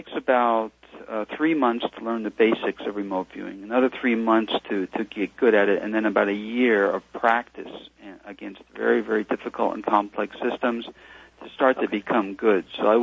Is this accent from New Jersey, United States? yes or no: no; San Diego, California, United States; I grew up in San Diego. I'm moving back to California from the islands.